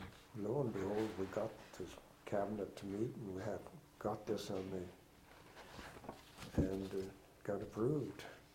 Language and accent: English; Miami, Manitoba, Canada; a thing showing the cost of shipping grain from my hometown of Miami, Manitoba